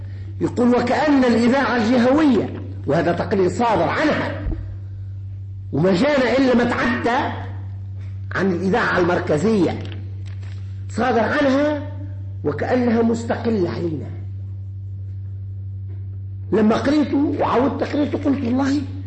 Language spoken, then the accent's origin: Arabic; Tunisia; وما نفتخر به كتونسيين صباقس أو تونس كلنا تونسيون